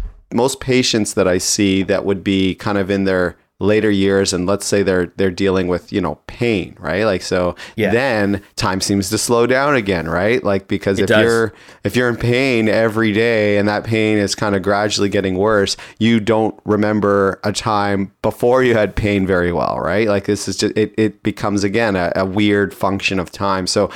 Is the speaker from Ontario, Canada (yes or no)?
yes; Toronto, Ontario, Canada; where we grew up in Toronto.